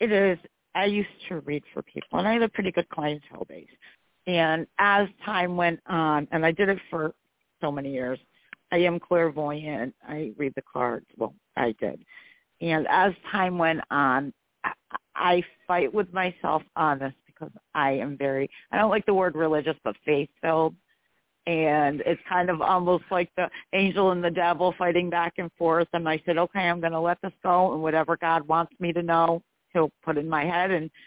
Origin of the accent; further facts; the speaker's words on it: New York, United States; And I am from New York State, the great state of New York.